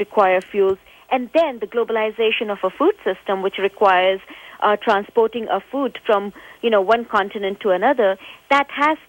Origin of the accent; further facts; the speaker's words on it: Kanpur, Uttar Pradesh, India; also born or lived in Delhi / Oxford; Kanpur is a small industrial town, which, I grew up there and went to college in Delhi.